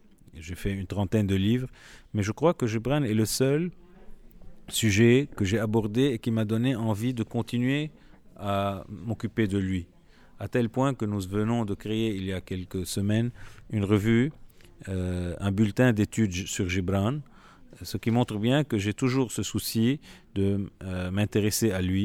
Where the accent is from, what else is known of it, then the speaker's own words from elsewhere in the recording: Lebanon; comme je suis libanais et francophone, donc le livre est en français.